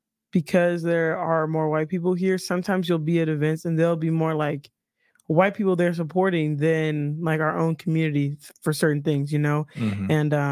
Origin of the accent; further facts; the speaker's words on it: Chicago, Illinois, United States; So growing up in Chicago, I can relate to that.